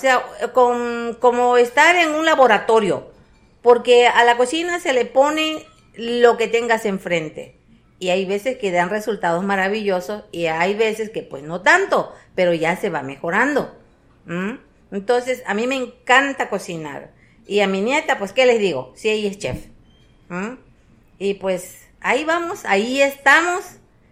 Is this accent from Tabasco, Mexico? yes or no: yes; Tenosique, Tabasco, Mexico; La de Tabasco sí, porque pues ahí crecí, yo crecí en Tenosique, ahí nací y ahí terminé de crecer.